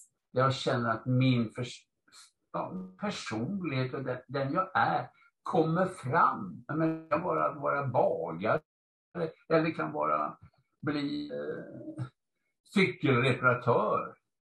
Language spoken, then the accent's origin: Swedish; Gothenburg, Västra Götaland County, Sweden; born or raised there